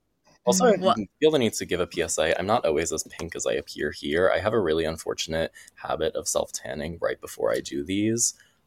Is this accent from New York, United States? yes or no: yes; New York, United States; The Baldwins are from my hometown on Long Island.